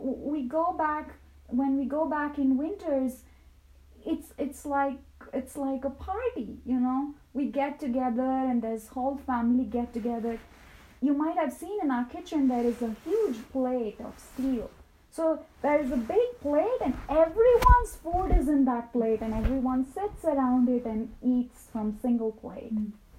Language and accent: English; India; and I come from India and we have really loving families.